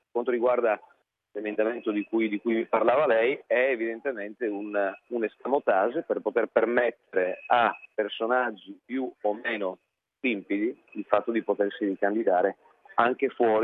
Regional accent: Friuli-Venezia Giulia, Italy; al Friuli Venezia Giulia, la regione dalla quale io provengo, in provincia di Udine

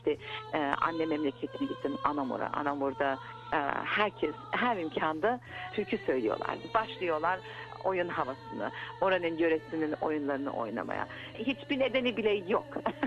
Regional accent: Wollongong, New South Wales, Australia; also born or lived in Brisbane; Ben Brisbane'de doğdum. Sonra Wollongong'da büyüdüm.

